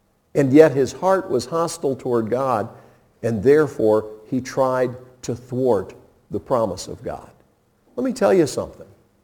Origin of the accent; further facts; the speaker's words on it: Indiana, United States; You know, my home actually isn't in East Tennessee. I'm from Indiana.